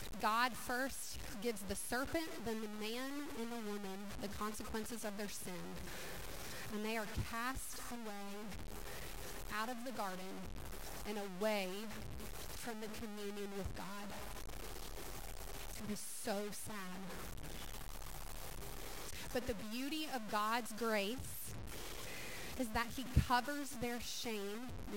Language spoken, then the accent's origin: English; United States; accent: country; I'm from America. I've got a country accent sometimes.